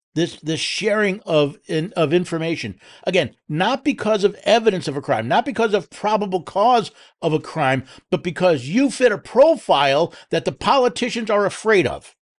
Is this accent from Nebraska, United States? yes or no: no; New York, United States; moved away; Because I am a refugee from New York State. I was born and raised there.